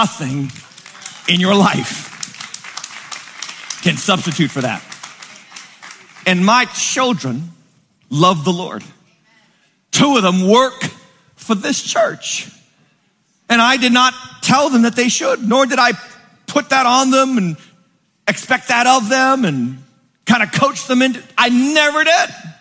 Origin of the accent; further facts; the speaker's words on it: Massachusetts, United States; You know where I'm from? I'm from Western Massachusetts.